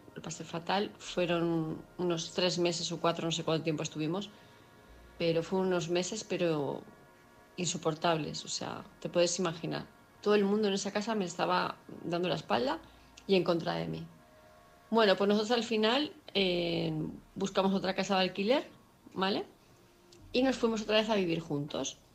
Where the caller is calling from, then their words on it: Palma de Mallorca, Balearic Islands, Spain; de Palma de Mallorca, y me haces para